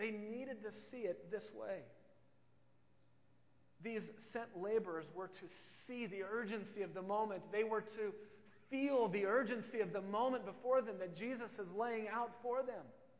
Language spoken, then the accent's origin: English; Midwest, United States; I remember growing up in the Midwest where there was a farming community all around me